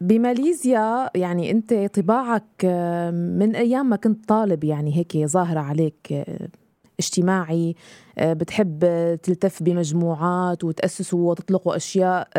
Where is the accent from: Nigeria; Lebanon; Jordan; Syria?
Syria; خليني أكون صريحة معك، أنا سورية، لما بدي أنزل زيارة على سوريا